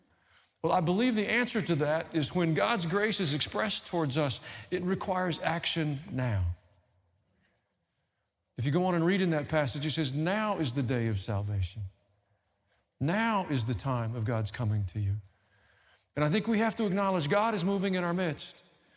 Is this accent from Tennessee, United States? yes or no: yes; Tennessee, United States; Well, I grew up in Middle Tennessee, folks